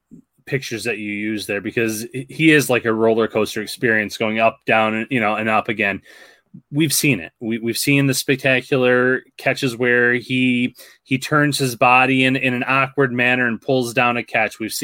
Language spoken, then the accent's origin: English; Salamanca, New York, United States; You know, I'm from Salamanca, New York. They start him young there in terms of there's not much to do there.